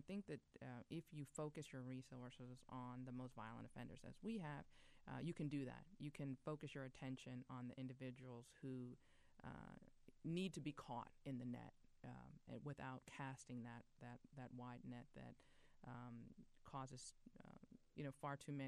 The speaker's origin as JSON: {"language": "English", "town": "Minneapolis", "region": "Minnesota", "country": "United States", "said": "because I believe very strongly in what we are borrowing from Minneapolis, which is home"}